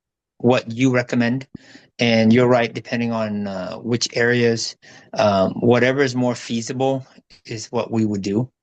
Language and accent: English; California, United States; Like a lot of your clients, we're from the US. So I am from California.